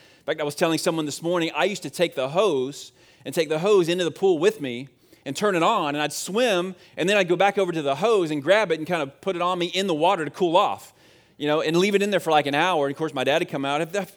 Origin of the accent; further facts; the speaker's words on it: Leesburg, United States; I grew up in Leesburg, just up the road, about 30 minutes, and we lived in a house, and we had a pool, one of the few pools actually in our neighborhood.